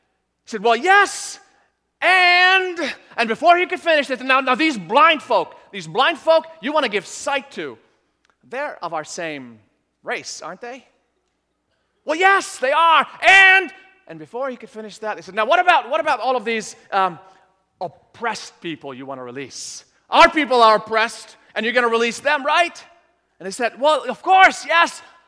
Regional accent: Sidon, South Governorate, Lebanon; He went to a widow in my hometown, Sidon, southern Lebanon.

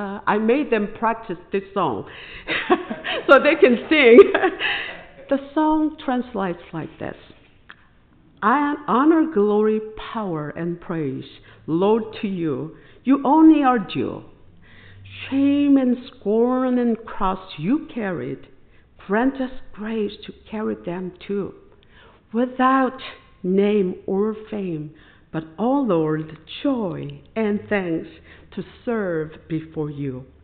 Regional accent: South Korea; I can't wait to revisit my home country where I discovered Jesus' amazing love for me and dreamed with God and learned to act in bold faith.

